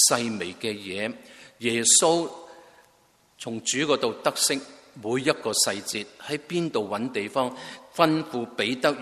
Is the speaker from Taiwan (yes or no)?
no; China; 我们中国人 很多时讲话一些点都好